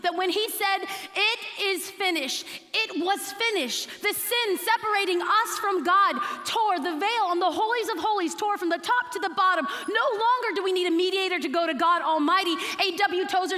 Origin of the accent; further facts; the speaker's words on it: East Los Angeles, California, United States; I dare a clown to come get me. I'm from East LA. I don't mess.